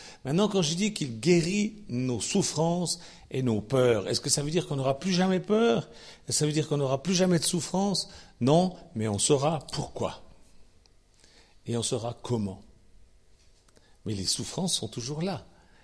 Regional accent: Switzerland; puisque je suis Suisse.

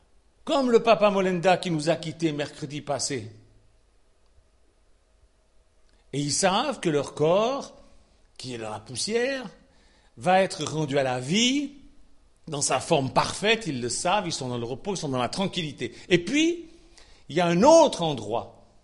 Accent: Switzerland; Moi, je suis suisse encore.

